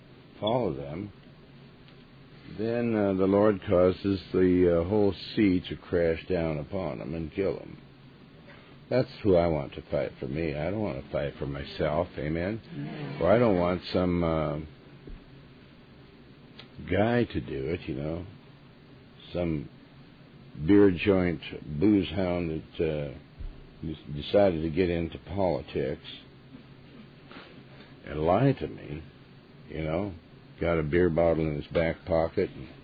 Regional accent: United States; I'm an American.

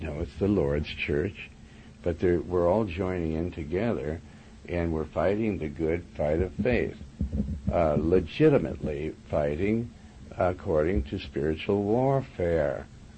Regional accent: Windham, Montana, United States; also born or lived in Joplin, Missouri; I come from a little town in Montana. I remember when I was a small child that we moved from Joplin, Missouri, where I was born, and my brother Danny was born, and we went to Windham, Montana.

